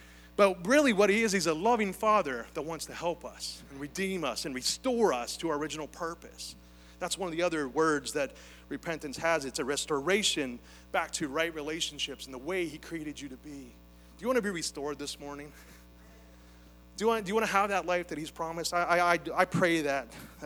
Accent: Pittsburgh, Pennsylvania, United States; And I'm from Pittsburgh.

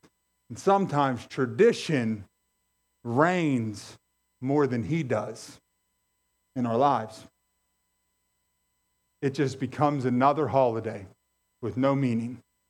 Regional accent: Pennsylvania, United States; I grew up in the Mon Valley.

